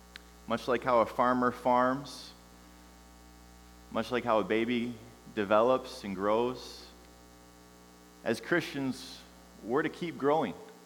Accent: St. Paul, Minnesota, United States; We come from St. Paul, Minnesota, and we've had the privilege of spending a weekend together.

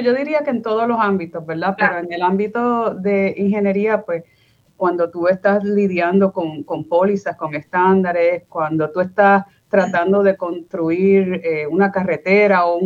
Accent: Mayagüez, Puerto Rico; moved away as an adult; now in United States; Pues mira, yo me crié en Puerto Rico. Yo nací en Mayagüez, Puerto Rico, y hice mi estudio hasta la universidad a nivel bachiller en Mayagüez. Estudié ingeniería química y después de ese tiempo pues vine para Estados Unidos para mis estudios doctorales.

